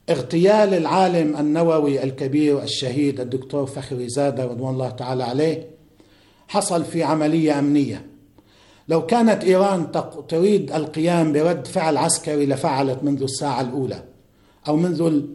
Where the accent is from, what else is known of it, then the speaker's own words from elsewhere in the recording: Lebanon; البعض عندنا في لبنان وفي المنطقة